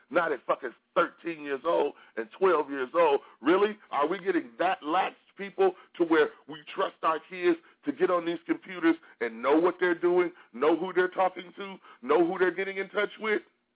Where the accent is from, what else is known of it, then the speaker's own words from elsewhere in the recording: Detroit, Michigan, United States; the coordinates of my old house where I grew up in Detroit, Michigan.